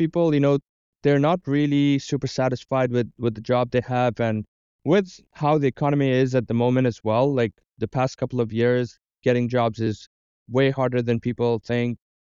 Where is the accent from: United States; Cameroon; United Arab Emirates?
United Arab Emirates; Dubai; moved away as an adult; for an international student like me, I was born and raised in Dubai. I went abroad from education.